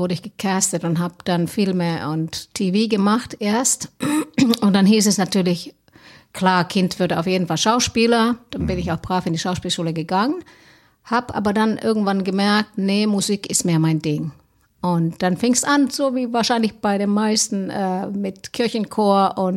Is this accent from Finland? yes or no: yes; Helsinki, Uusimaa, Finland; now in Cologne, Germany; Ja, ich komme aus Helsinki ursprünglich, bin aber Kölsche Mädchen seit 2010. Ich liebe Köln.